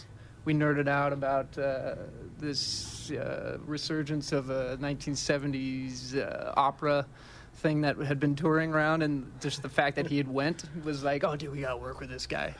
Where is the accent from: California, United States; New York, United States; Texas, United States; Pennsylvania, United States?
California, United States; Well, the two of us are native, and then the rest of us, we've lived here for almost.